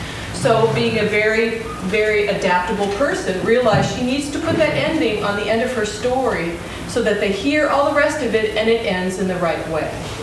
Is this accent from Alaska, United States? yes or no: yes; Alaska, United States; We're from Alaska, and one of the traditional ways of telling stories